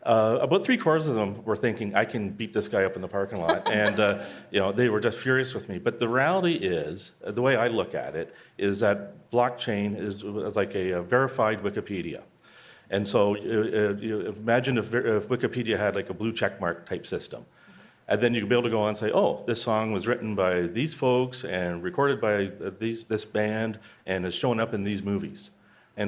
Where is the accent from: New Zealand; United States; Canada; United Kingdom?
Canada; Cambridge, Ontario; I was born in Western Ontario and grew up in the Cambridge area.